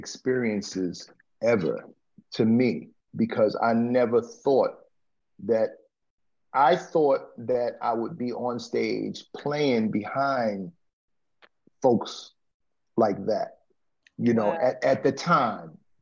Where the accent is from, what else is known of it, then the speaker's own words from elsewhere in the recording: Bronx, New York, United States; No, born and raised in the Bronx, Third Avenue.